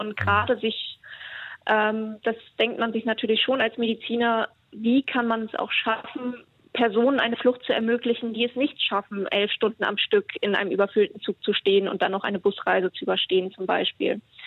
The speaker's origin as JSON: {"language": "German", "town": "Mannheim", "region": "Baden-Württemberg", "country": "Germany", "said": "ich bin aus Mannheim"}